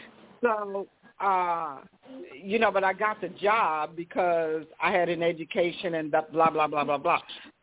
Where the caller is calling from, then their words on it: Chicago, Illinois, United States; I'm calling from Chicago